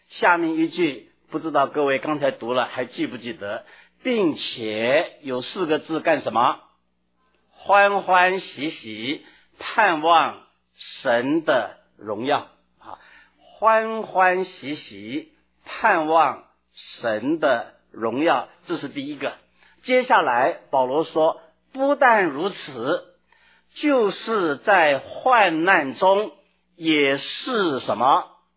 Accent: China; 我们中国人有中国人的途径

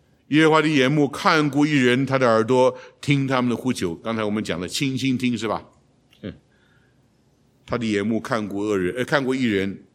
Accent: China

